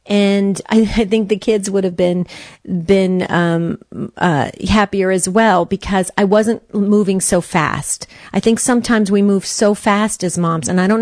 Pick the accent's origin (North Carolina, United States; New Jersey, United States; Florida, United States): New Jersey, United States; You know, I grew up in New Jersey, so I used to go all around to different states surrounding New Jersey